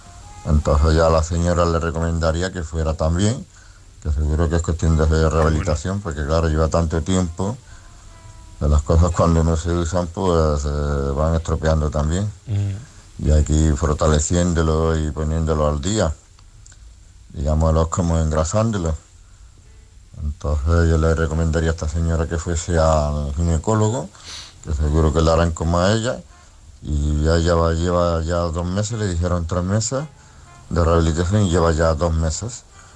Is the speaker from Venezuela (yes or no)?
no; Balearic Islands, Spain; de Mallorca.